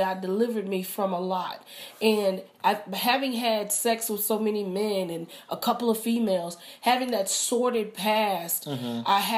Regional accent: Dallas, Texas, United States; plus I was born and raised in Dallas. So that I get a chance to see my family and spend time with my mom and my sisters.

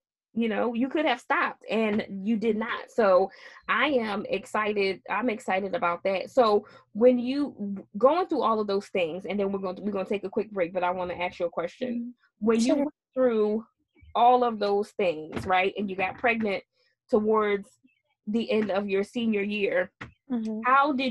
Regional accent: United States; born there; But I know as an American born citizen, there are things that we take for granted.

